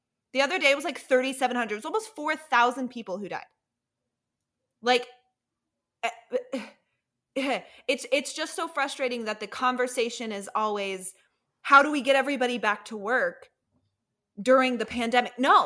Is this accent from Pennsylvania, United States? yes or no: no; Colorado, United States; Yeah, I'm from Colorado. That's fine.